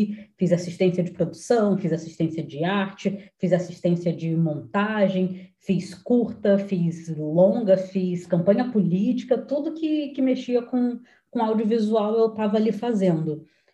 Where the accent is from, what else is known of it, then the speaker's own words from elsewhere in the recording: Angra dos Reis, Rio de Janeiro, Brazil; moved away as an adult; Eu me mudei de Angra dos Reis, que é a minha cidade natal, para Porto Alegre em 2014.